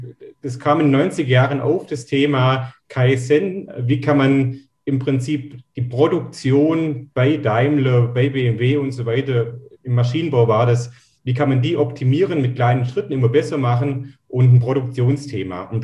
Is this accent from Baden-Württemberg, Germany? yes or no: yes; Baden-Württemberg, Germany; Wir kommen so aus der Nähe von Ulm. Wer das kennt, Ulmer Münster, der größte Kirchturm, das heißt so mitten aus Schwaben